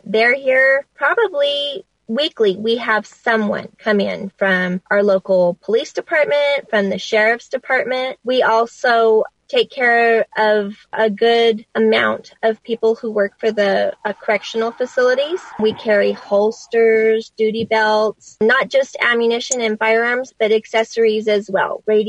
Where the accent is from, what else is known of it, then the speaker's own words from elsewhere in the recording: Gallup, New Mexico, United States; also born or lived in Grants; My husband and I were both born here in Grants, and he was raised here. I was raised in Gallup. We've been back here since 93.